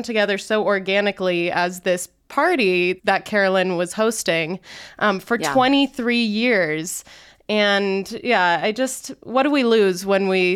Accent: Layton, Utah, United States; And I remember like growing up in Layton, Utah, in a suburb, we were probably the only non-Mormon family in the neighborhood.

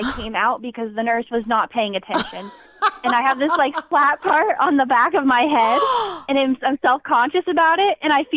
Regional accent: Indiana, United States; I'm from Indiana, so like I'm close to hospitals

